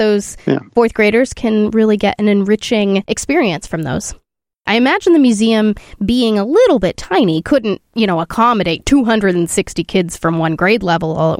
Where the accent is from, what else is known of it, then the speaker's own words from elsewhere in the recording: East Coast, United States; I grew up on the East Coast, and so I have really fond memories of Plymouth Plantation and Old Sturbridge Village.